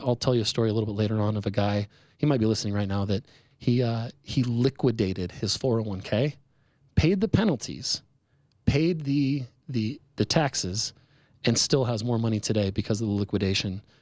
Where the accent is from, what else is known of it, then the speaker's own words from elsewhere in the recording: Sacramento, California, United States; moved away as an adult; now in Denver, United States; I grew up in Northern California, came out here to go to DU, and have stayed out here ever since. So I'm a transplant. I'm from the not cool Northern Sacramento part of California, and will never live there again.